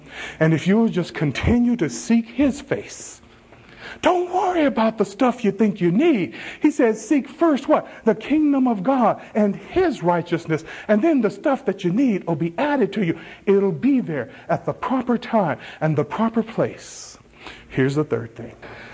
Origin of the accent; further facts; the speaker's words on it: the South, United States; As I said, I grew up in the South. I grew up in the South in the days before everybody had air conditioning.